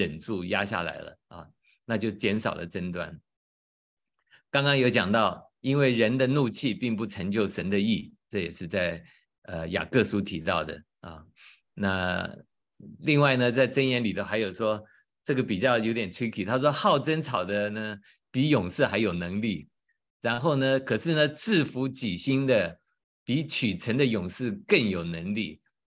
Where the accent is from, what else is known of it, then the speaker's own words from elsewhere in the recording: Hunan, China; 那像我是湖南人